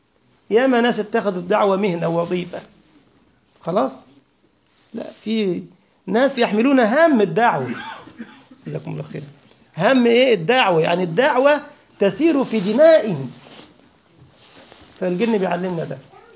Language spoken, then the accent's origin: Arabic; Egypt; كثيرا ما كنت أقول لكم يعني حتى تجار الفواكه عندنا في مصر مثلا